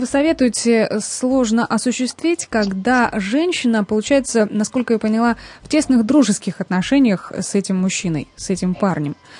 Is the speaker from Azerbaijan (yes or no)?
no; Krasnodar, Krasnodar Krai, Russia; Мы из Краснодара